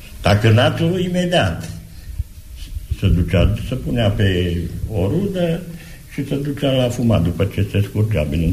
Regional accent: Cluj, Cluj County, Romania; Eu deloc sunt din Cluj.

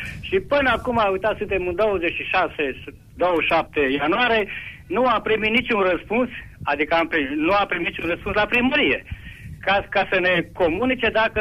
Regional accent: Târnăveni, Mureș County, Romania; Eu sunt din Târnăveni.

